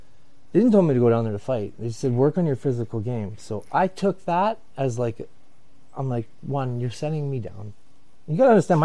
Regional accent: Edmonton, Alberta, Canada; Coached under Gretzky. I grew up in Edmonton.

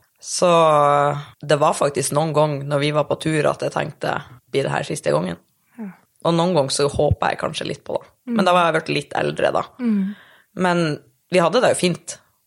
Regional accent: Mosjøen, Nordland, Norway; fordi at jeg var en del hjemme I Mosjøen I helgen

